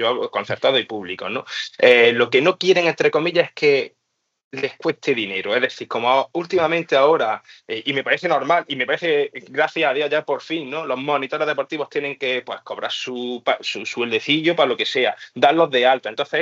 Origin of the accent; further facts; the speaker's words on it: Granada, Andalusia, Spain; yo soy de Granada, de la zona sur de Granada, ¿vale?